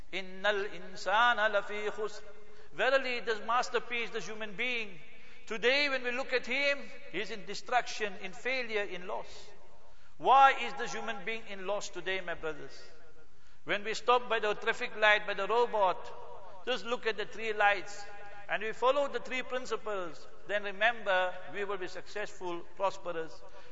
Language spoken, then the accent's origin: English; Heidelberg, Gauteng, South Africa; I'm born and bred in Heidelberg, Gauteng, Transvaal, call it what you want to.